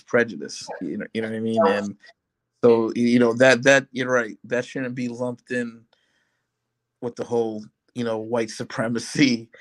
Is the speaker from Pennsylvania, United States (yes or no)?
no; Pawtucket, Rhode Island, United States; also born or lived in Central Falls / Providence; now in Lincoln, United States; I grew up in Pawtucket, Central Falls, Providence. I bounced around all over the place